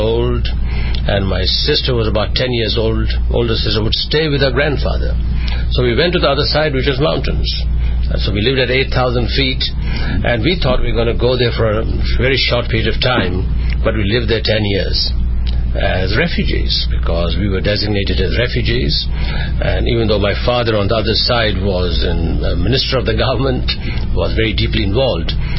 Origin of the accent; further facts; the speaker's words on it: Jammu and Kashmir, India; I grew up in Kashmir in a family that was involved with business, with a merchant family, and also in politics.